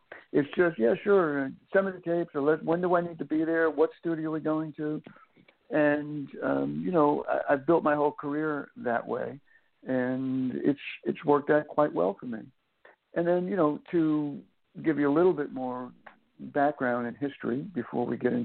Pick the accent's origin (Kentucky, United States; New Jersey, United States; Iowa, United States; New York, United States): New York, United States; when I was growing up on Long Island and New York.